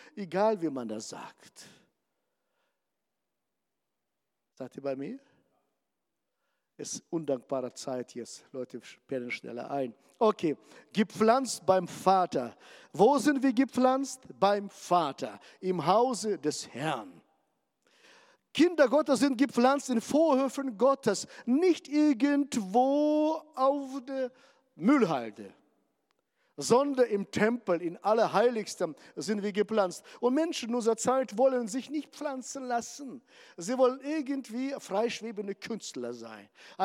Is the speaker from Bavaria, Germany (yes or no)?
no; Hannover, Lower Saxony, Germany; ich bin aus Norddeutschland, aus Hannover, sind alle so klein, so ungefähr.